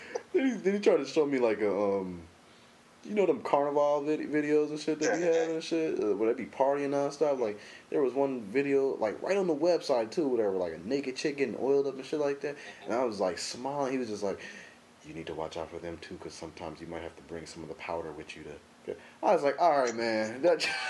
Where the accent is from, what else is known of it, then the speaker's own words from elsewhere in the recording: Compton, California, United States; I'm careful, man. I grew up in Compton.